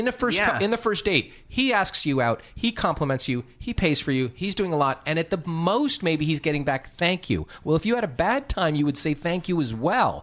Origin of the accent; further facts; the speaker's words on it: New York, United States; I'm from New York originally.